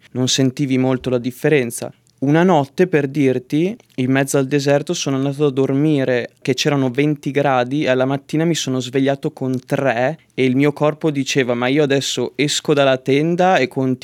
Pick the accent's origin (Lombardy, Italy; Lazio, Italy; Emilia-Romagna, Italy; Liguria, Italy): Lombardy, Italy; a Brisbane ho un amico che non vedo da 10 anni, che abitava nel mio paese in provincia di Mantova